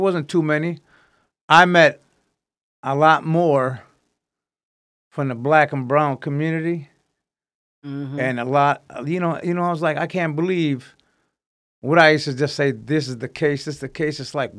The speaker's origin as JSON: {"language": "English", "region": "Michigan", "country": "United States", "also_born_or_lived": "New York", "said": "me being from Michigan, all right, and I was born in New York, so I'm part of New York car, Michigan car, Muslim car"}